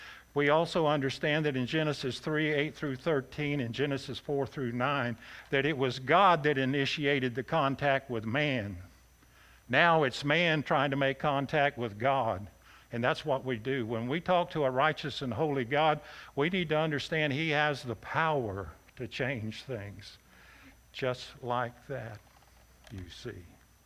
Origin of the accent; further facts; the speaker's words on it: Texas, United States; I was raised in Texas, you know.